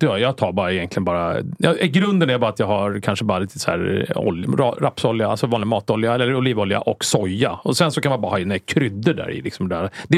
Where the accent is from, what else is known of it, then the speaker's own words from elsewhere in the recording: Jakobsberg, Stockholm County, Sweden; jag är ju uppvuxen i Jakobsberg i förorten i värsta området hela Jakobsberg. Liksom. Mm. Jag är uppvuxen i en hyreslägenhet där i Jakobsberg.